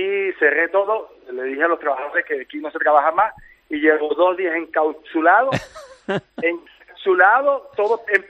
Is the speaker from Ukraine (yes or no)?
no; Venezuela; born there; Yo nací en Venezuela, mis padres son ascendencia, mis padres son de Allariz, de un pueblo de Orense.